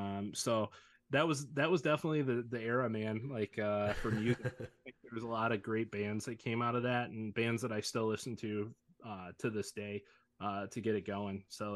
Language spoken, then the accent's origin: English; Detroit, Michigan, United States; Goaltender Chris Osgood, man. Growing up in Detroit.